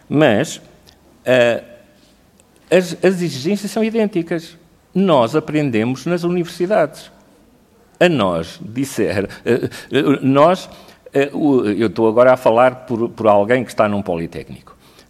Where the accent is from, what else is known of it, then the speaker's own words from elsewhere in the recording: Coimbra, Centro, Portugal; born there; Eu nasci em Coimbra, e, portanto, gosto muito da cidade.